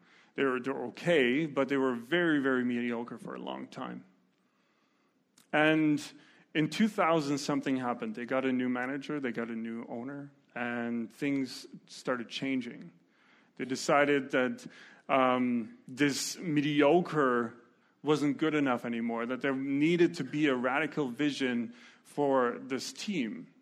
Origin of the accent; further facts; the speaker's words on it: Germany; but it is in Germany, and I grew up in Germany.